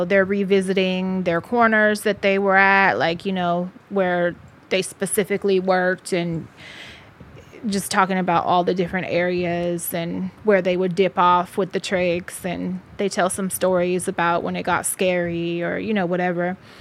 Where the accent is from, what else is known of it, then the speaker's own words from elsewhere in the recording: Richmond, California, United States; I am from Richmond, California, but lived there my entire life.